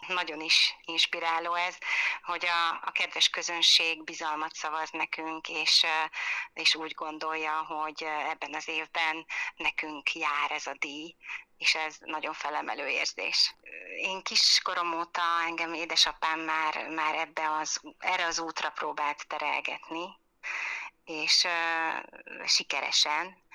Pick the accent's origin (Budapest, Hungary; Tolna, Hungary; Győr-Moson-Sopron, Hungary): Tolna, Hungary; Szekszárd; Szekszárdon születtem, Szekszárdon jártam, ott kezdtem a pályafutásomat a zeneiskolában, ott Márta növendékeként.